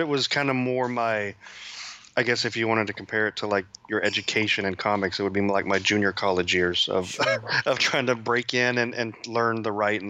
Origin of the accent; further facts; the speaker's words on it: Texas, United States; I just, you know, started young when I'm from Texas, so there's not a whole lot to do in my